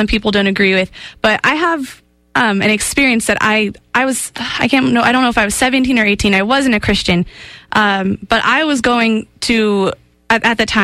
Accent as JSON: {"language": "English", "country": "United States", "tie": "born or raised there", "said": "But growing up in America, it's not usually a choice that, it's not usually a lifestyle."}